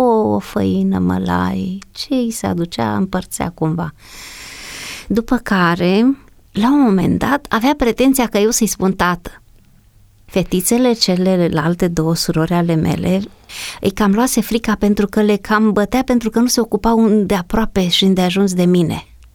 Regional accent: Zimnicea, Teleorman, Romania; born there; M-am născut în Zimnicea Teleorman, în 1959, pe 16 mai, dintr-o familie foarte săracă, extrem de săracă

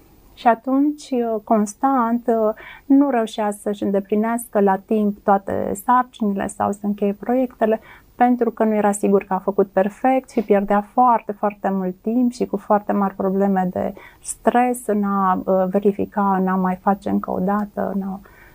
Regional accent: Romania; noi ca și români nu suntem foarte obișnuiți să dăm feedback-uri constructive.

